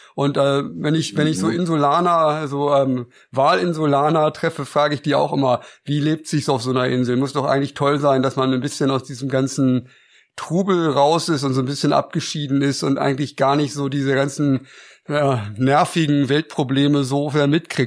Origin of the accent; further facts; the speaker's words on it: Northern Germany, Germany; ich komme ja aus dem Norden